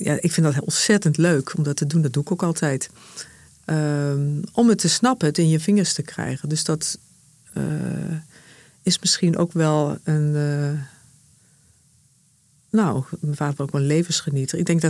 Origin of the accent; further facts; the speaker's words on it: Heerlen, Limburg, Netherlands; also born or lived in Sittard; ik ben geboren in Limburg, in Sittard. Heb in Heerlen gewoond tot mijn 8e. Ik heb natuurlijk echt een Limburgse vader en een Achterhoekse moeder uit Ulft.